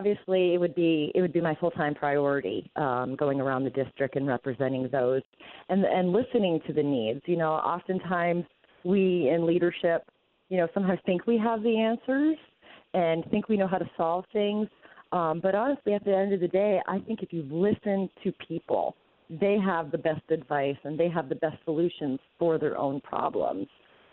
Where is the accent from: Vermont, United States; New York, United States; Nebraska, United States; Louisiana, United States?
Vermont, United States; Well, I was born and raised in Vermont, and I had traveled all over the country.